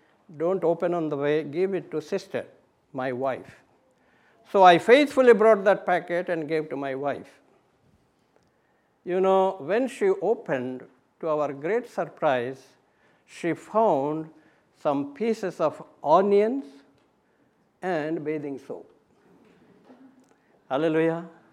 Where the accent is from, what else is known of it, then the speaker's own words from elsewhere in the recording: India; English is a second language; I said, yes, sir, I'm from India, I'm